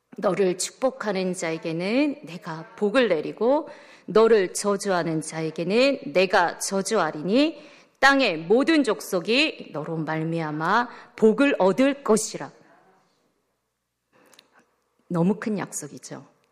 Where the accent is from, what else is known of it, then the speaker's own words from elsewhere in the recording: South Korea; 저도 한국 사람입니다.